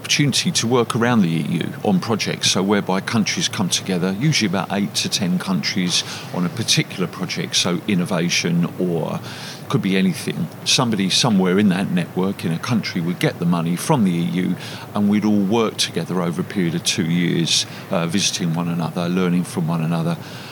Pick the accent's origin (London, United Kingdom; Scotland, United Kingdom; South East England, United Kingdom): London, United Kingdom; now in Leicester, United Kingdom; I'm a Londoner, you can probably tell, but that was in Leicester. Had my family here.